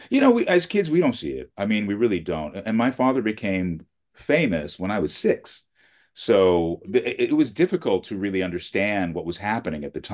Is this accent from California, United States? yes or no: yes; Beverly Hills, California, United States; the grounding that they gave us, growing up in Beverly Hills, living the kind of life that we lived, was invaluable.